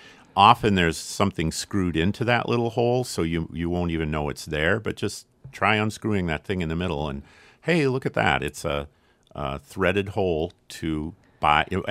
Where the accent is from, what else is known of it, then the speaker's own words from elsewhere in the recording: St. Paul, Minnesota, United States; When I was a kid, I grew up in St. Paul. We could see quite a few stars right from my front yard.